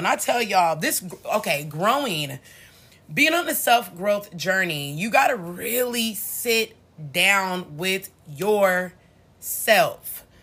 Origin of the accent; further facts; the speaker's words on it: Oakland, California, United States; y'all already know we originally from the Bay Area, Oakland, California.